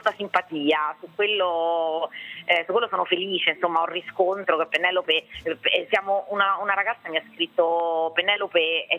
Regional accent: Rome, Lazio, Italy; now in Milan, Italy; sono romana trapiantata a Milano

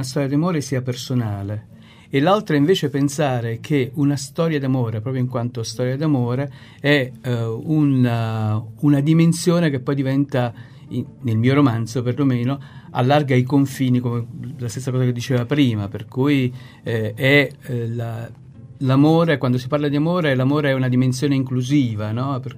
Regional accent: Naples, Campania, Italy; now in Rome, Italy; e ho concluso i miei studi a Roma, per cui sono di adozione romana, infatti lo scrivo sempre, sono un napoletano

